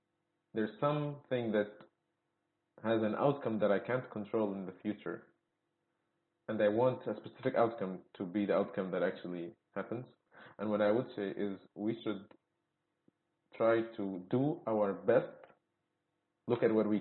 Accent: Egypt; English is a second language; I come from Egypt

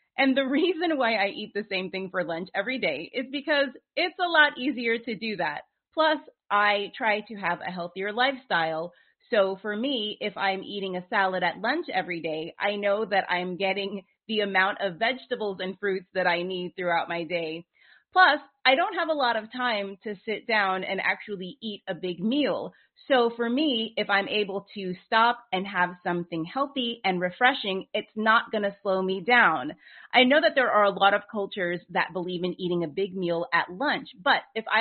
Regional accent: United States; I'm from the United States.

